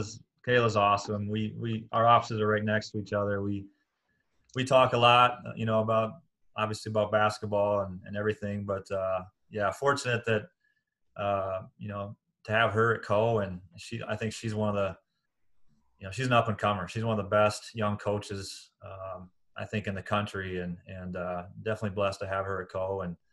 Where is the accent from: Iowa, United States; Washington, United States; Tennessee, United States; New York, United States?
Iowa, United States; Des Moines; So I grew up in Des Moines, born and raised there.